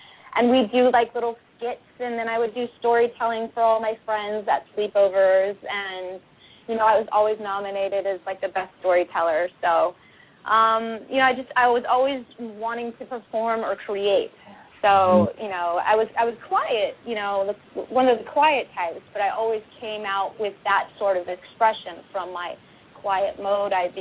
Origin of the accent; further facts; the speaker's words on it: California, United States; And then I grew up in San Ynez Valley, which is picturesque and serene and a great place for kids to grow up